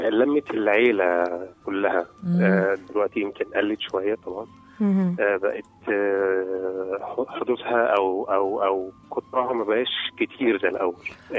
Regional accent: Saudi Arabia; انا من السعودية.

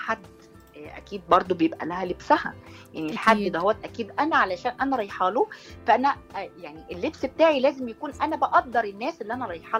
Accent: Alexandria, Alexandria Governorate, Egypt; انا من اسكندريه حبيبه قلبي.

